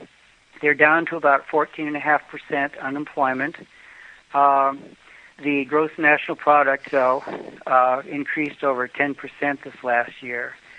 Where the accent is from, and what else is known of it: Mexico; accent: Mexican; English is a second language